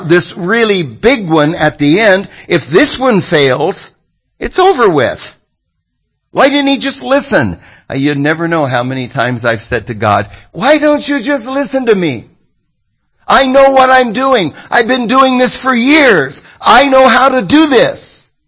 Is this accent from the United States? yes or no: yes; Los Angeles, California, United States; I come from Los Angeles. This has got to be a Hollywood miracle.